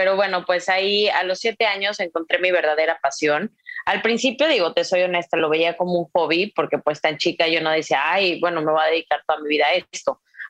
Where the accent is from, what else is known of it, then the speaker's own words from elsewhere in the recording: San Luis Potosí, Mexico; Yo soy originaria de San Luis Potosí, llevo 9 años radicando en Nuevo León.